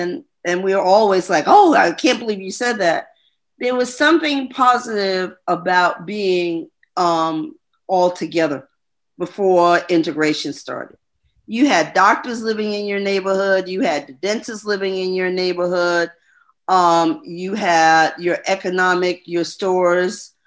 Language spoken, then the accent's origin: English; New York City, New York, United States; My roots, my homeland happens to be the Bronx, New York, New York City. I'm a New Yorker. I still identify with being a Bronx girl, a homie. We started out in the South Bronx, my mother, my father, and I.